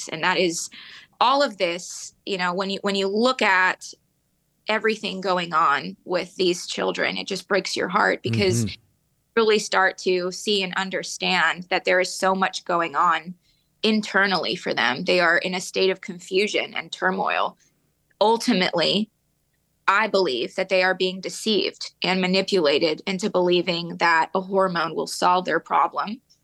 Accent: Houston, Texas, United States; Like you mentioned … I was born and raised in Houston, Texas.

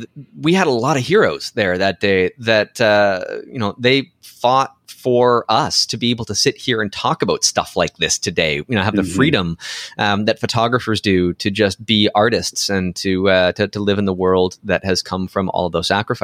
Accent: Canada; Again, I'm a Canadian and I'm talking about American stuff here. So I don't really have a right because I don't get to vote.

